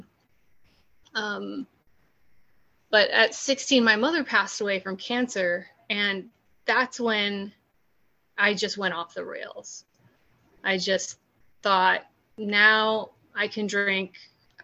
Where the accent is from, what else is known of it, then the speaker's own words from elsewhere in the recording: California, United States; And so I'm from California originally, so Southern California.